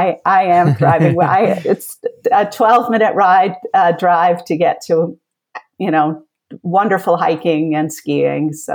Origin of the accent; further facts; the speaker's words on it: Massachusetts, United States; moved away as an adult; We lived in Massachusetts beforehand, and that's where I grew up in Massachusetts, and that's where we raised our children, and about 40 miles outside of Boston.